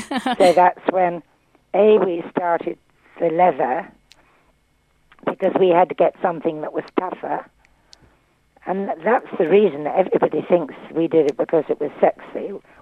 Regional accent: Plaistow, London, United Kingdom; born there; my mother and father were, I suppose, tantamount to Cockneys, because I was born in Plaistow in the East End of London

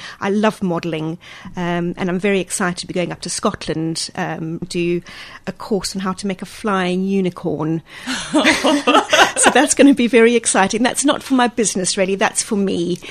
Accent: South Africa; moved away as an adult; now in United Kingdom; Well, I grew up in South Africa and spent 27 years there before coming to the UK in about 1995.

